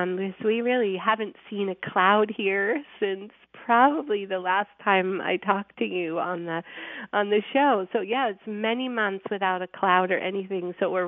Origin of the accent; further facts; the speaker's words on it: Vermont, United States; now in California, United States; I grew up in Vermont, where there's definitely a winter and cold and, you know, time that's sort of forced inside.